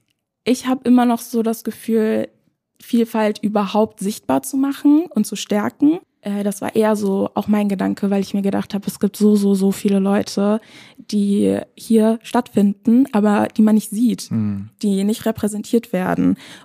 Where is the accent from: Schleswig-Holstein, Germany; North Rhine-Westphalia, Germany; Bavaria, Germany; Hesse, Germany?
Hesse, Germany; Bad Schwalbach; wie ich aufgewachsen bin in Bad Schwalbach